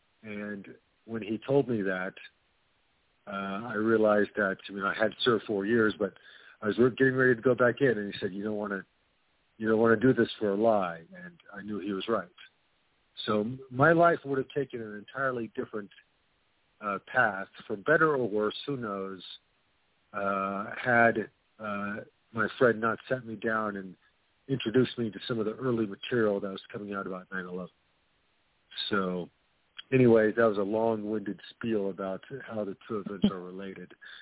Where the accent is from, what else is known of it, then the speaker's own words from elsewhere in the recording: Oklahoma City, Oklahoma, United States; I'm from Oklahoma City. I watched the story develop.